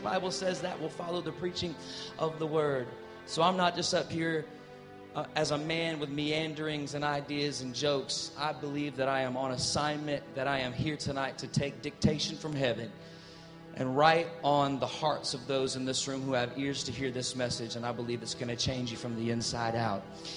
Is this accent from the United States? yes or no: yes; Southern United States, United States; I'm from the South, y'all.